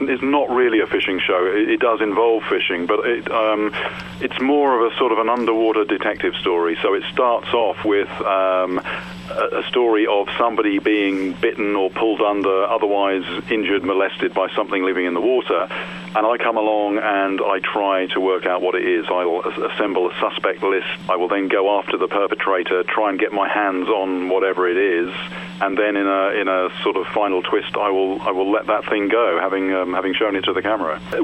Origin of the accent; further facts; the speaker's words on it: England, United Kingdom; I'm from England. I live in southwest England.